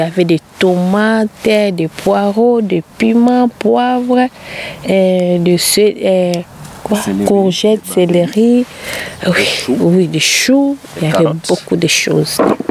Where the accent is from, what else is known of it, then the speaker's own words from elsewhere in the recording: DR Congo; Je suis de la RDC, la République démocratique du Congo.